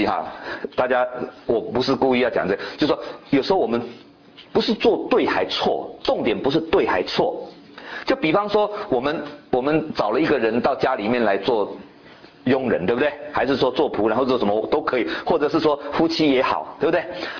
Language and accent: Chinese; China; 下冰炮我们中国人讲